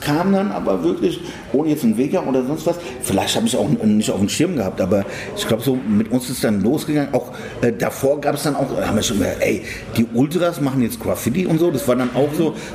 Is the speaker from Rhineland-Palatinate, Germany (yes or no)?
no; Frankfurt, Hesse, Germany; für mich als Frankfurter...